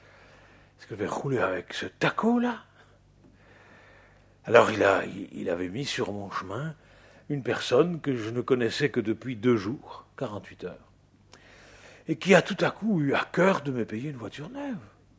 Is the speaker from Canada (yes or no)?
no; France; Alors chez nous, en France, nous n'avions pas encore tous les 5 ans un contrôle obligatoire de nos véhicules.